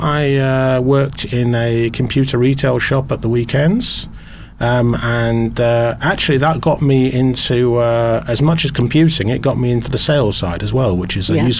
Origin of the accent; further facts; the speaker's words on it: Eastleigh, South East England, United Kingdom; born there; I was born in Eastleigh, near Southampton in the UK.